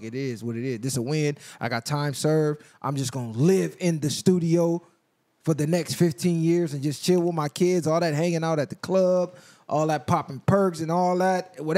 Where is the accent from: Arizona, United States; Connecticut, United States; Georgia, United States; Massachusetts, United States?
Georgia, United States; Atlanta; I'm raised, born and raised in Atlanta. I cannot come back for 10 years. My whole life, I hung around gang members.